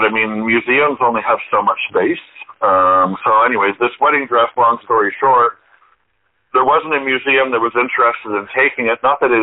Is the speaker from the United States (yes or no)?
no; Barrie, Ontario, Canada; also born or lived in Montreal, Canada; I'm originally from, I grew up in Barrie, but I was born in Montreal.